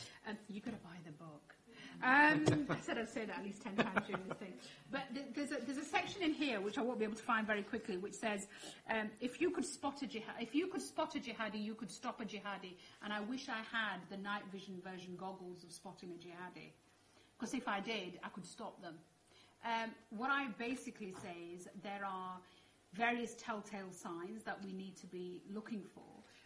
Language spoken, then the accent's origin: English; Dewsbury, Yorkshire and the Humber, United Kingdom; my growing up in Savilltown, which is like heart of Dewsbury, where there's a very large Asian community. And when we were growing up, we had English neighbours on either side.